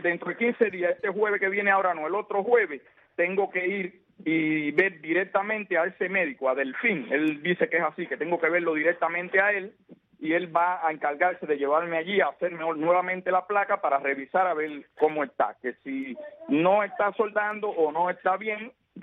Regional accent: Santiago de Cuba, Cuba; yo soy de Santiago de Cuba y se tendrían que mover mi familia hacia acá

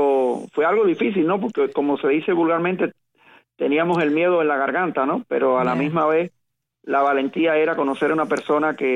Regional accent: Camajuaní, Villa Clara, Cuba; En uno podía ver el valle, parte del valle de Camajuaní, de mi pueblo al centro en Cuba, pero en el otro eran cañaverales y pozas y... Pero fue una época muy muy feliz para mí, independientemente de la desgracia de nacer en una dictadura

